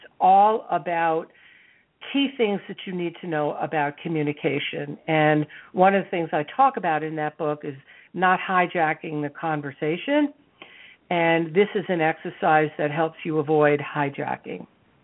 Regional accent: New York, United States; I come from a family where that was just the way we talked. We're from New York and we were loud and fast

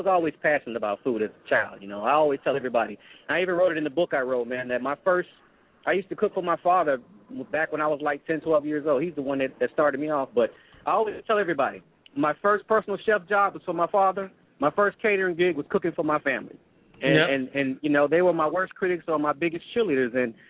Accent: Chicago, Illinois, United States; I'm originally from Chicago, man, born and raised in Chicago. My roots are from Mississippi, though.

